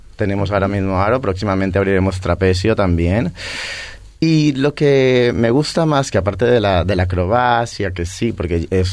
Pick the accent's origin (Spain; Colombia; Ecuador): Colombia; vengo de Colombia